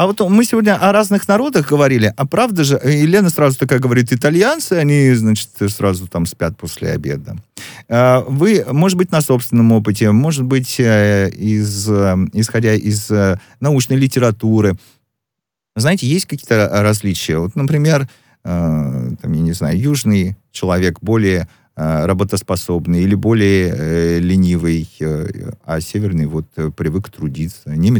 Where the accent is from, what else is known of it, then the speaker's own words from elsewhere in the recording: Ukraine; Я не знаю, я украинец, про нас говорят, что мы очень хитрые.